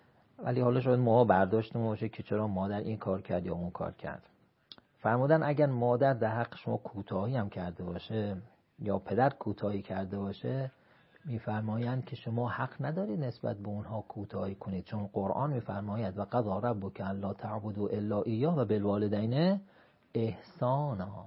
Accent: Kerman, Iran; now in Qom, Iran; یه وقتی از قم میرفتم، خب من کرمانی هستم

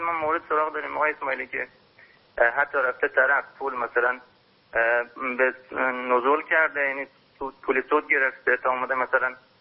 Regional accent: Afghanistan; اونم که من چون اصالتا افغانی هستم

